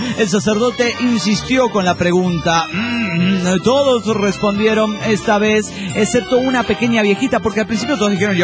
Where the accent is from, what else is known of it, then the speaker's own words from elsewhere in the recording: Tiapa, Mexico; de Tiapa, México.